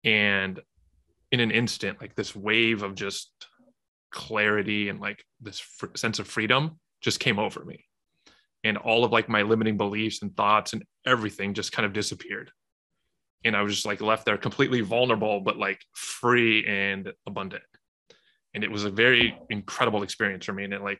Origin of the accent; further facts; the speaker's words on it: California, United States; Yeah, so grew up in Southern California, hence the kind of the fun things you see on my social.